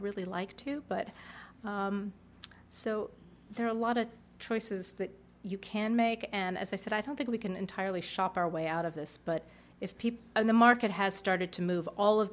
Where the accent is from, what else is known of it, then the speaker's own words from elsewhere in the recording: Northeast, United States; I'm from the Northeast, so maybe I have sort of Yankee, sort of thrifty in me.